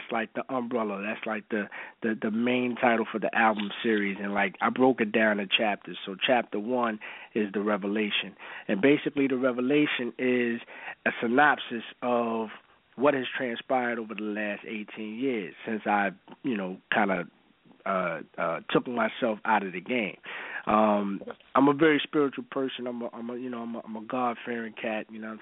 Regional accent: Philadelphia, Pennsylvania, United States; Shout-out to Philly, of course. That's my hometown.

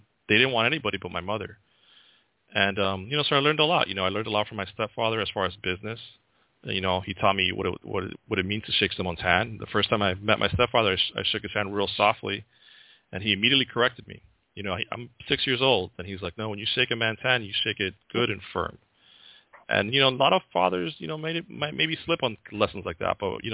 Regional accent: New Jersey, United States; born there; And, you know, it's a story where they immigrated to America. I was born in Jersey as soon as they got here.

